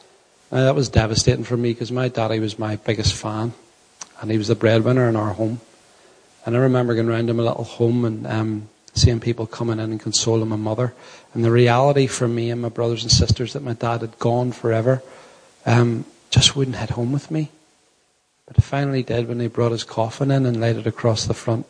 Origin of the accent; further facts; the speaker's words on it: Belfast, Northern Ireland, United Kingdom; I grew up in East Belfast, one of a very big family.